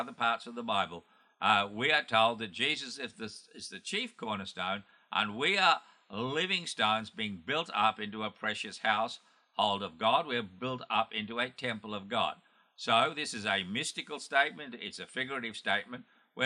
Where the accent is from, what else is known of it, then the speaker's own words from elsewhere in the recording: Australia; myself, I'm an Australian and you're African